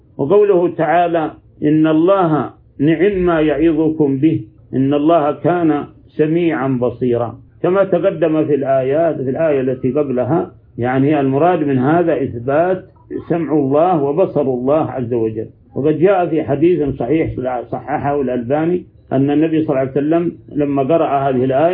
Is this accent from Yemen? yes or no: no; Saudi Arabia; اجتماع الكلمة عندنا في السعودية وفي كل مكان.